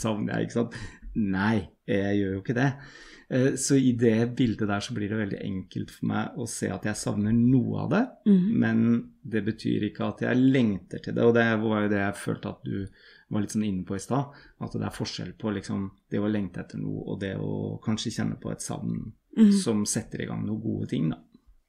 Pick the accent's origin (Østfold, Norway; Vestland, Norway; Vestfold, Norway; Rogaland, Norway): Vestfold, Norway; Tønsberg; også hjemme i Norge. Ikke sant? I Tønsberg og Nøtterområdet så er det ikke så ofte at det er ordentlig skifør og vinter og god stemning.